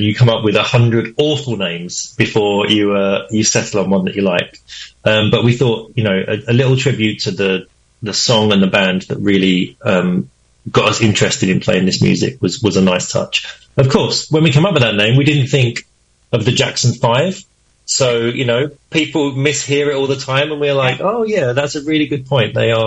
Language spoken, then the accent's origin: English; Chelmsford, East of England, United Kingdom; We're from Chelmsford. So we didn't grow up in a farm and we don't drive trucks.